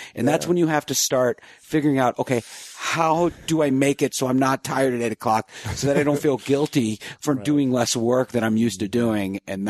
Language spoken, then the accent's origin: English; East Coast, United States; I mean, I'm from the East Coast.